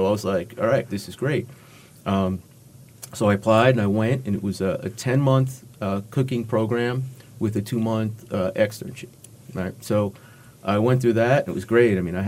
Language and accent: English; Jersey City, New Jersey, United States; I grew up in Jersey City, New Jersey, where my family had a bar and grill kind of establishment, right, a neighborhood kind of place.